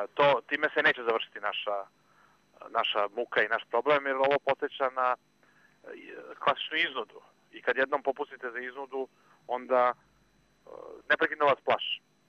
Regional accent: Serbia; političari, kod nas u Srbiji, pokušavaju da na narodnoj muci steknu sopstvenu popularnost

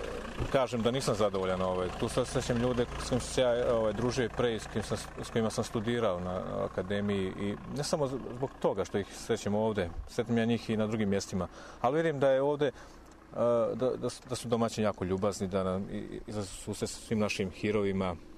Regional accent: Prnjavor, Republika Srpska, Bosnia & Herzegovina; iz Kremne, prostor likovne kulture, znači dolazim iz Prnjavora

